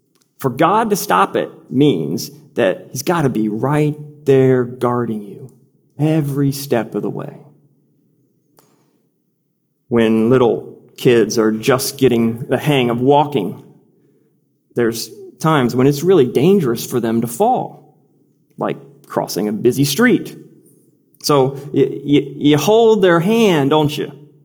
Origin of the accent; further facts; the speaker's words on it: Midwest, United States; I think of the long, icy winters growing up in Midwest America.